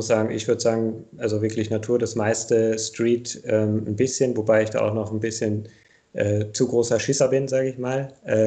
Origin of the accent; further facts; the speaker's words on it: Kiel, Schleswig-Holstein, Germany; also born or lived in Greece; Genau, ich bin aus Kiel, aus dem hohen Norden